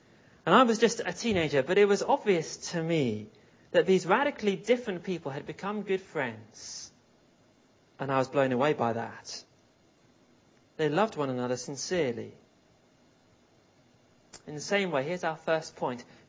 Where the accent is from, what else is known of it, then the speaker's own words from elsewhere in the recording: London, United Kingdom; The church I grew up in London